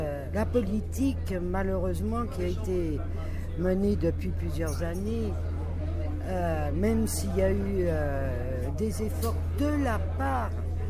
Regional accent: La Courneuve, Île-de-France, France; Moi, je suis de La Courneuve.

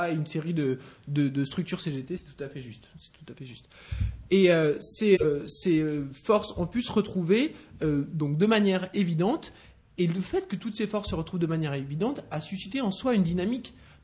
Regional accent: Clermont-Ferrand, Auvergne-Rhône-Alpes, France; Moi, je suis originaire de Clermont-Ferrand

